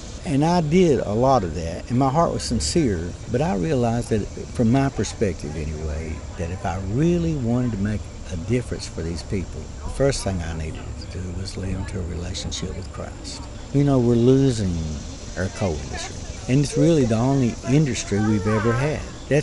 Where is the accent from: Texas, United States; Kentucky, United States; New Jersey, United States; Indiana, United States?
Kentucky, United States; Cowan Creek; I was raised on Cowan Creek.